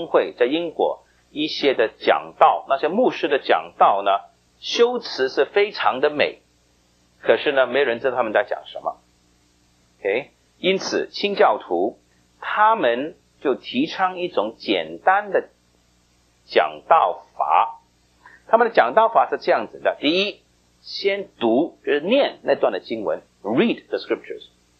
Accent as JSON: {"language": "Chinese", "region": "Guangdong", "country": "China", "said": "像我们广东人烧的那些清蒸鱼哈"}